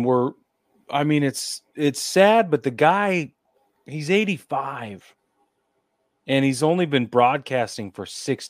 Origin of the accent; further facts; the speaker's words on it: New York, United States; broadcasting for 64 years as a little boy growing up in New York as a Yankees fan.